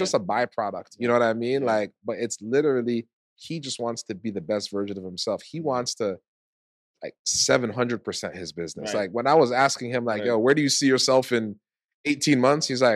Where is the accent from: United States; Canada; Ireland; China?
Canada; Toronto, Ontario; I'm from Toronto. Right. You don't invite people to your house.